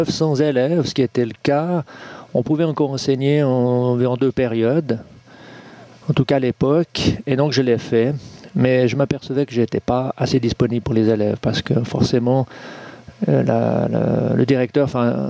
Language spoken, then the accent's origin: French; Lausanne, Vaud, Switzerland; now in Bussigny, Switzerland; je suis quand même lausannois. Je suis né à Lausanne et j'y ai vécu 40 ans. Et c'est ensuite, après ces 40 ans, que je suis arrivé à Bussigny